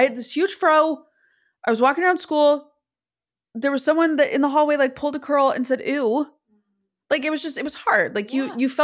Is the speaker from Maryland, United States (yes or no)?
no; New York, United States; I grew up in New York. I was an hour north of New York